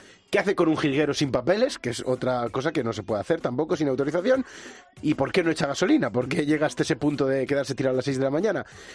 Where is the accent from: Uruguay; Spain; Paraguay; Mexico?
Spain; Galicia; Yo soy gallego, a mí las gaitas me encantan